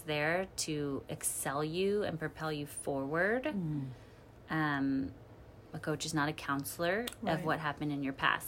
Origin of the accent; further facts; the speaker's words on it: Garland, Texas, United States; I'm from Garland. I literally love that I am from Garland.